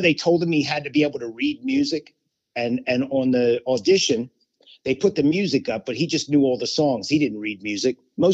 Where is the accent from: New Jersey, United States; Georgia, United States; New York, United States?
New Jersey, United States; Vineland; also born or lived in Philadelphia; And so I was born in Philadelphia and born and raised, in Vineland, which is Cumberland County.